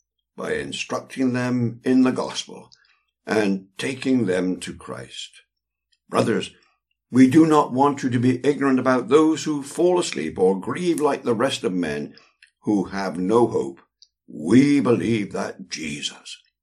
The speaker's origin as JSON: {"language": "English", "region": "England", "country": "United Kingdom", "said": "Speaking as an Englishman, centuries of Puritan teaching have penetrated me to such an extent that it is in my genes and DNA."}